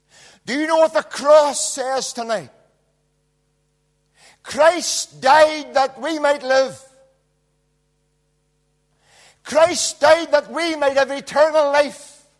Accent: Aughnacloy, Northern Ireland, United Kingdom; there lies a young soldier from my hometown of Auchnacloy who died just at the age of 21.

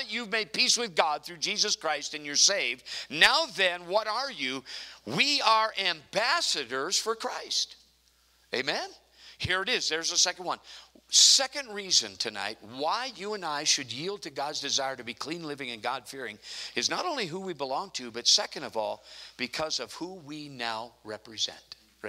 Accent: Alaska, United States; I'm from Alaska.

